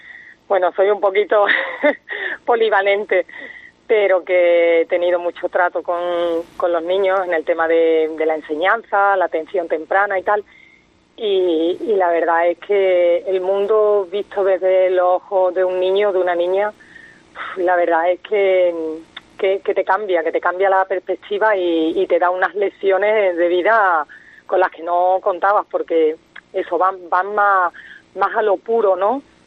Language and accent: Spanish; Azuaga, Extremadura, Spain; Lo tengo, por supuesto, en mi pueblo, en la librería Café Alejandría, mi pueblo es Azuaga, Badajoz.